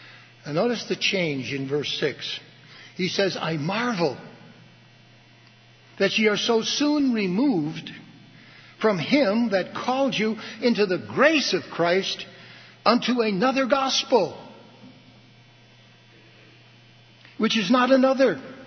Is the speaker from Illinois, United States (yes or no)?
yes; Wilmette, Illinois, United States; I was raised in Wilmette. The Baha'i Temple is there in the harbor